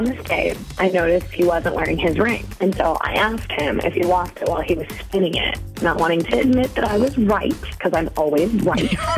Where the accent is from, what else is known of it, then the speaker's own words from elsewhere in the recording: Middleton, United States; I'm from Middleton.